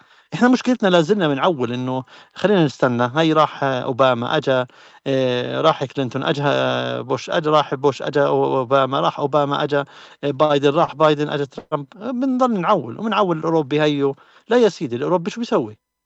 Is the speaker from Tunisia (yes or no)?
no; West Bank, Palestine; هاي عندنا في الضفة الغربية أشجار زيتون تقطع